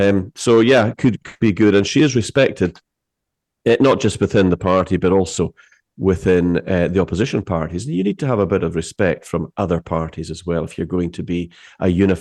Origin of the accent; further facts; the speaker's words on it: Inverness, Scotland, United Kingdom; She is actually from my hometown of Inverness.